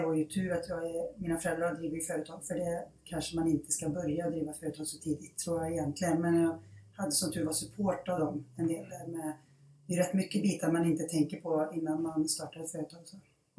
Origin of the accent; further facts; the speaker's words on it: Lidköping, Västra Götaland County, Sweden; now in Skövde, Sweden; jag kom från Lidköping. Och sen så sa jag att det skara var mer, och så flyttade jag iväg och började läsa. Och sen bodde jag 94 i Skövde.